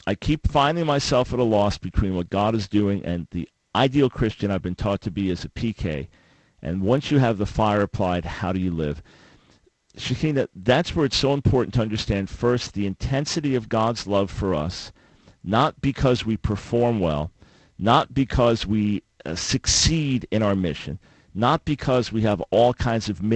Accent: New York, United States; I'm a New Yorker.

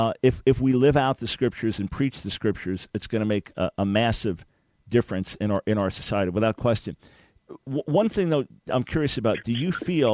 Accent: New York, United States; I grew up in Nassau County.

